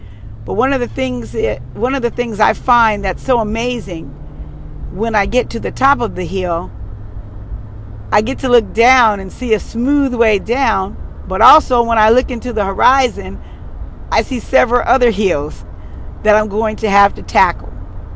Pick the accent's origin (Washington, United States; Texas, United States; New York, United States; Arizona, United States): Washington, United States; Seattle; I'm from Seattle, Washington, and there are heels there that I forgot all about until I went to visit this summer